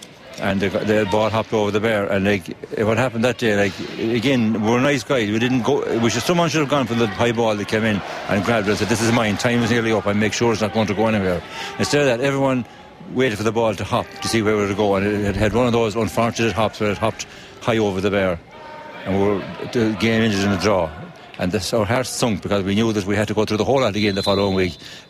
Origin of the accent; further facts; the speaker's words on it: Kilmaine, Connacht, Ireland; born there; Well, I was born in South Mayo in a little place called Kilmaine, which is near Claremorris.